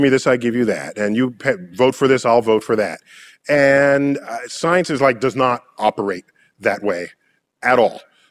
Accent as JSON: {"language": "English", "country": "United States", "said": "But as an American, I wanted it here on our soil."}